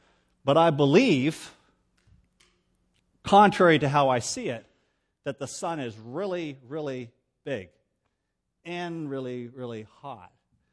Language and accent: English; Canada; I am Canadian, and it's late in March